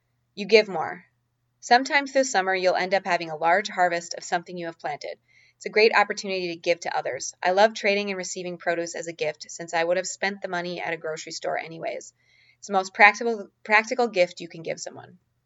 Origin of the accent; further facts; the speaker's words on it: Minnesota, United States; as I'm originally from Minnesota, where the growing season is relatively short.